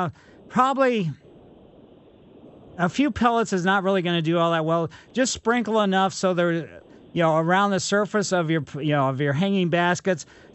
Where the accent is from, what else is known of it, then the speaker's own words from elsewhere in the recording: Ellisville, Missouri, United States; growing up in West County way back when it was Ellisville, it's still Ellisville